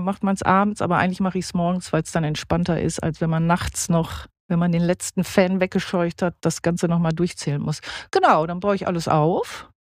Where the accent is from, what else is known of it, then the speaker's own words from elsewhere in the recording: Dortmund, North Rhine-Westphalia, Germany; Ich komme halt aus Dortmund